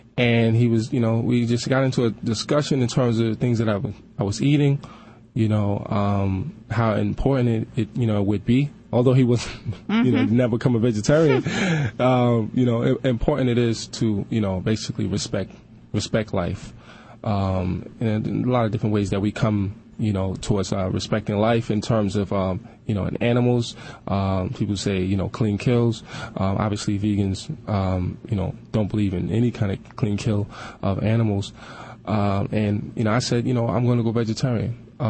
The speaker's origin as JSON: {"language": "English", "town": "Brooklyn", "region": "New York", "country": "United States", "tie": "born or raised there", "said": "I'm born and raised in Brooklyn."}